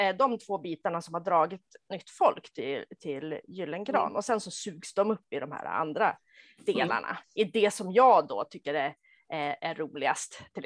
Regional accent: Umeå, Västerbotten County, Sweden; jag pluggade i Umeå där jag är född och uppvuxen, jag läste arkeologi

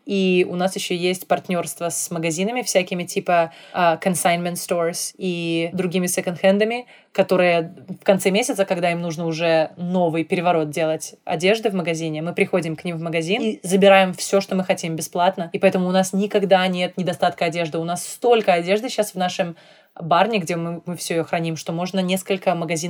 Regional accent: Belarus; moved away as an adult; now in United States; я приехала из Беларуси, откуда я бежала от этих политических страшных всяких несправедливостей, приехала в Америку

